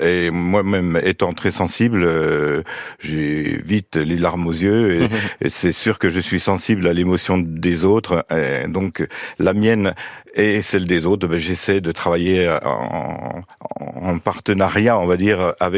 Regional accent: Corre, Bourgogne-Franche-Comté, France; je suis de Corps, entre Jussé, originaire de Corps, entre Jussé et Vauvillers.

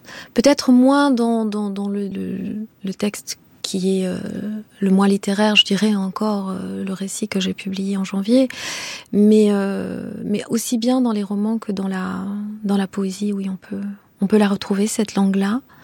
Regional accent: Rwanda; first language Kinyarwanda; French is a second language; Et que le Kinyarwanda, qui est ma langue maternelle, c'est une langue qui est restée pour moi une langue du quotidien.

